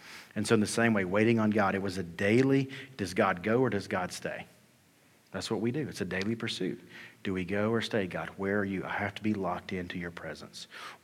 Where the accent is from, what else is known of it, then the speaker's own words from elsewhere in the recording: Alabama, United States; I think about like Danielle's from Arizona and I'm from Alabama. And we both went to college in Alabama